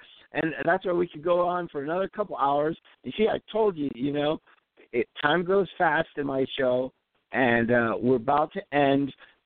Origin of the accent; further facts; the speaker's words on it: the South, United States; because I grew up like in the South, he's like amazing.